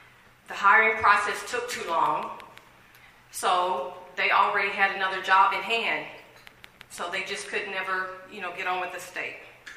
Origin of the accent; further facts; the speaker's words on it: Jacksonville, Florida, United States; I grew up right here in Jacksonville, in this great community, and I still have a lot of family and friends that are still here.